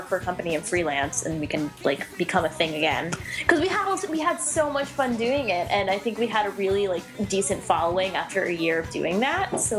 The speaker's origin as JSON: {"language": "English", "region": "New Jersey", "country": "United States", "tie": "born or raised there", "said": "Garden State was filmed in my hometown."}